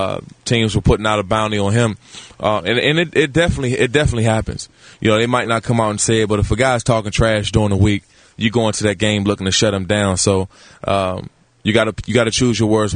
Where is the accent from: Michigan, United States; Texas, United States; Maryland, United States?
Maryland, United States; now in San Diego, United States; I love San Diego. I'm from Maryland, born and raised, but I love the West Coast.